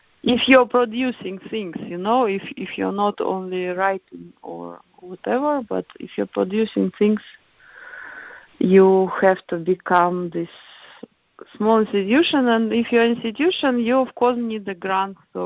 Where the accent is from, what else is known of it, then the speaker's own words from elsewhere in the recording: Russia; now in Netherlands; I came from Russia, and in Russia there is no existing such initiatives.